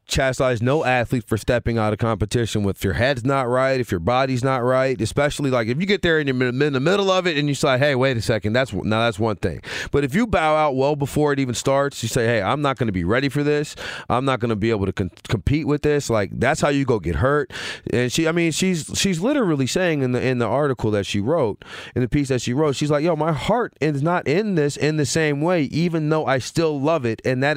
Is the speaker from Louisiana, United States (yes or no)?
yes; Louisiana, United States; I just didn't grow up. I grew up in Louisiana. All we watched was football.